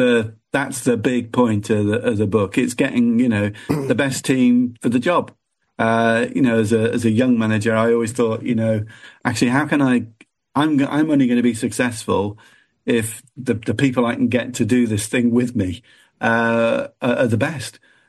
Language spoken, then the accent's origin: English; Liverpool, North West England, United Kingdom; I grew up in inner city Liverpool. I was born in Toxteth, and there were no jobs.